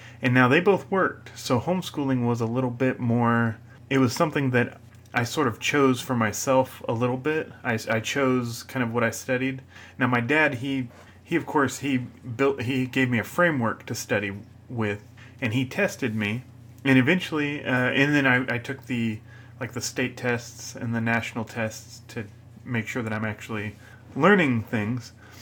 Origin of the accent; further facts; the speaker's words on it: United States; So years ago, of course, as any American teen does, I went to a public high school, or as most American teens do.